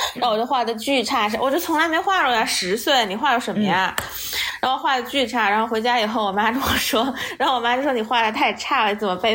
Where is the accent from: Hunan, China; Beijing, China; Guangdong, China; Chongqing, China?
Chongqing, China; born or raised there